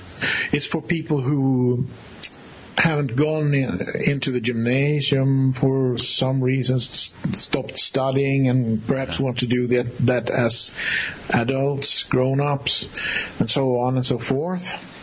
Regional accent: Ludvika, Dalarna County, Sweden; English is a second language; now in Skåne, Sweden; I moved from my hometown, which is called Ludvika, and it's quite far up north in Sweden, to Skåne, where I live now, which is a province in the very south

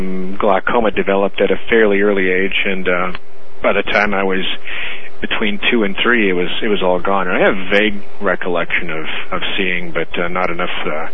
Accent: Iowa, United States; In Iowa, in central United States. Yeah, out in rural country. Actually, we were on a farm, and living in probably the more economically backward part of the state

